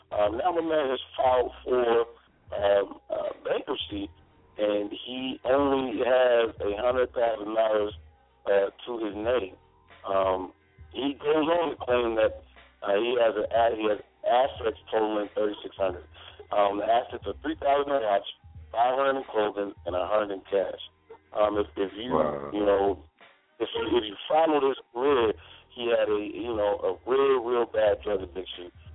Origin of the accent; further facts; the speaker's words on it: the South, United States; being from the South, also, and you know, growing up in the South